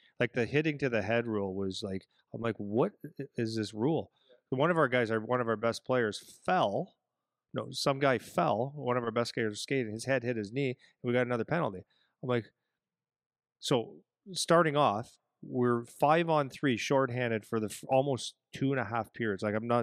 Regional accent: Canada; And I'm Canadian, by the way.

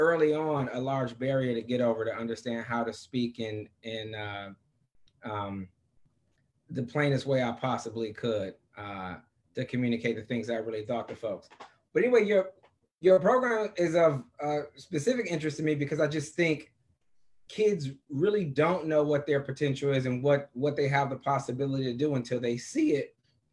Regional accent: Detroit, Michigan, United States; So I grew up in Detroit, and my first job as a professional, I was designing cars.

